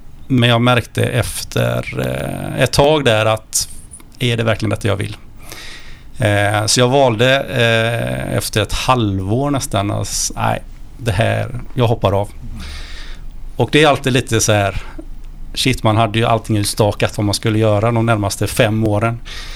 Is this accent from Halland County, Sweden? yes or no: yes; Ullared, Halland County, Sweden; Är född och uppvuxen i ett litet samhälle som många inte kände till tidigare. Det är mer förknippat med ett varuhus numera som heter Ullared.